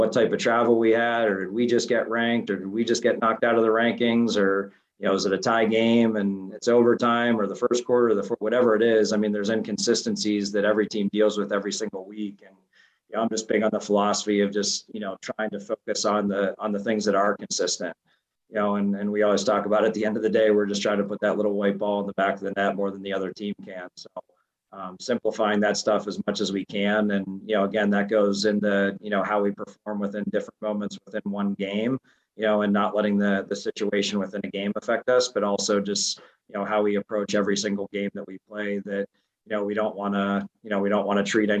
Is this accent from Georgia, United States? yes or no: no; Pittsburgh, Pennsylvania, United States; I'm obviously biased from Pittsburgh